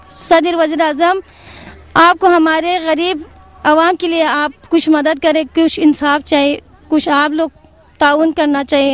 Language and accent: Urdu; Gilgit-Baltistan, Pakistan; ہم اردو بلتستان سے ہیں اور ہمیں اتنا افسوس ہے, ہم بلتی سب اس وجہ سے احتجاج کے لیے آئے ہوں.